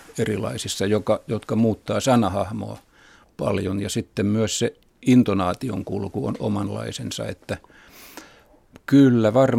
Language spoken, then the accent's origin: Finnish; Kotka, Kymenlaakso, Finland; joka minun kotiseudullani Kotkan puolessa on ihan tuttu ja yleinen